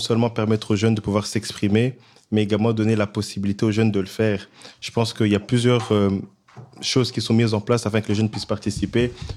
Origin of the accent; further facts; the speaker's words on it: eastern Congo, DR Congo; également aux orphelins liés à la guerre à l'est du Congo, mon pays d'origine.